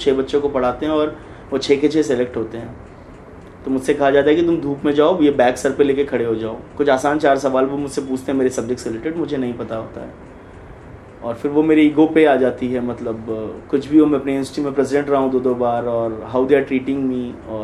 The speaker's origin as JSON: {"language": "Hindi", "town": "Mumbai", "region": "Maharashtra", "country": "India", "tie": "born or raised there", "also_born_or_lived": "Varanasi / Jaunpur"}